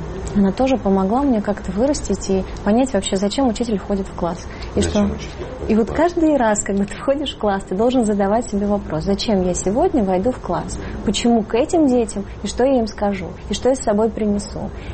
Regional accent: Chukotka Autonomous Okrug, Russia; я училась вообще на краю земли. Я сама с Чукотки училась в школе.

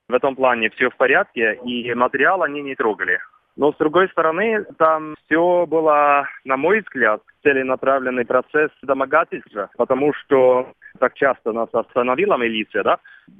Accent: Norway; Russian is a second language; Я приехал из Норвегии, но я постоянно путешествую по России по отдельным темам.

